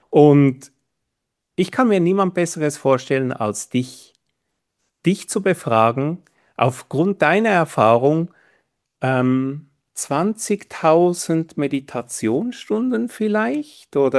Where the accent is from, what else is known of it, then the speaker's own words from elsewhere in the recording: Switzerland; als Schweizer